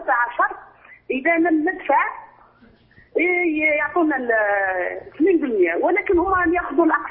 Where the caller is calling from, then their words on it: Algeria; يا شيخ عندنا يعني هنا في الجزائر، عندنا في الجزائر